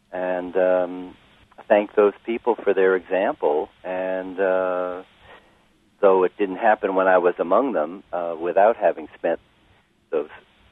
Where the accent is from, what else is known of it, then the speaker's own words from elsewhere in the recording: New Jersey, United States; the theological language I grew up with in Methodist churches in suburban New Jersey